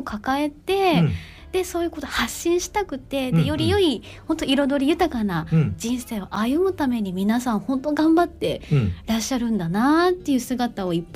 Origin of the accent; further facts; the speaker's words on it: Kyushu, Japan; now in Tokyo, Japan; でやっぱ東京だから知ってる人もそんないるわけでもなく、もともと九州出身なので、